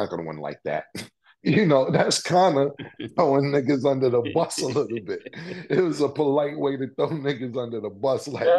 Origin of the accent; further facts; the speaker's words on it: Harlem, New York, United States; You know, I'm from Harlem, so I'm a nigga that's going to be like, I did what I came to do.